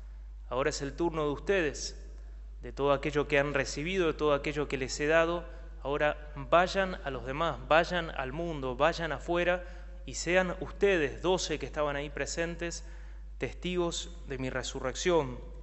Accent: Buenos Aires, Argentina; yo soy de Buenos Aires, en esa época frecuentaba la Bombonera

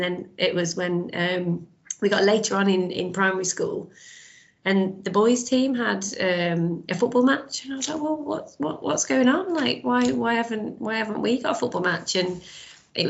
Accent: Walsall, West Midlands, United Kingdom; we grew up in Walsall, so Wolves were the closest, biggest team.

